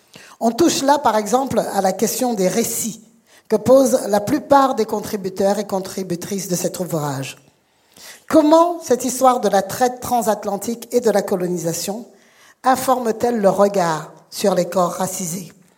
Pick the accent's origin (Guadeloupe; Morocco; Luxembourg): Guadeloupe; comme on dit en créole, chez nous, en Guadeloupe